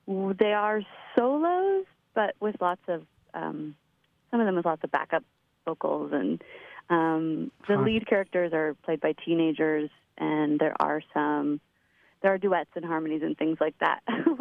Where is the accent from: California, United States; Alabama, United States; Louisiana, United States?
California, United States; also born or lived in Nashville; now in Pacific Northwest, United States; California, that might explain it.